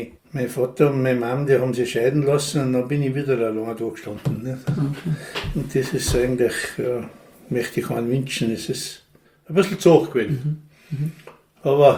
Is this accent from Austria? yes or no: yes; St. Jakob in Haus, Tyrol, Austria; also born or lived in St. Johann; Ich bin am 14. August 1953 geboren in St. Johann. Ja, ich bin der älteste von 8 Kindern und bin aufgewachsen am Hofenberghof St. Jakob